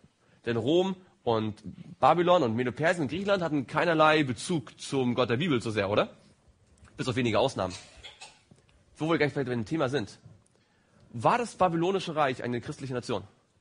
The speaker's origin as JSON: {"language": "German", "region": "East Germany", "country": "Germany", "tie": "born or raised there", "said": "Ich bin in der DDR aufgewachsen."}